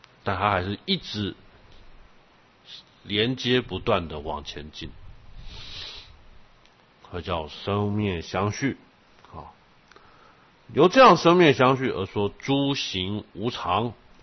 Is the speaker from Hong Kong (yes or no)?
no; Taiwan; 我们台湾人讲话都会加一个啊，对于行菩萨道来说加一个啊字，大陆人就听得觉得很奇妙。